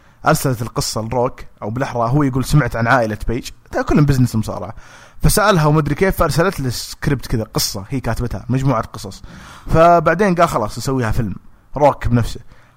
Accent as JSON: {"language": "Arabic", "town": "Taif", "region": "Makkah Province", "country": "Saudi Arabia", "said": "زي أنا مثلا من الطائف، فإذا دخلت الحلبة أهل مكة يشجعوني."}